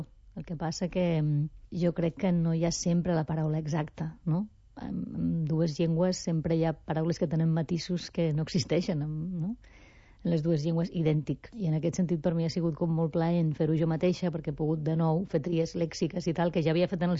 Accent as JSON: {"language": "Catalan", "town": "Valencia", "region": "Valencian Community", "country": "Spain", "tie": "born or raised there", "first_language": "Spanish", "second_language": "Catalan", "said": "El castellà és la meva llengua materna, el que passa que el català és com la meva llengua formal. Jo vaig estudiar a l'institut a València en català, vaig estudiar les dues carreres que tinc en català"}